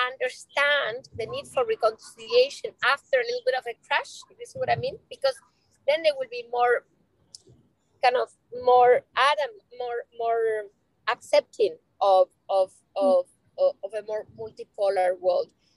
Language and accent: English; Spain; every country, including mine, which I'm from Spain, I still remember the boom years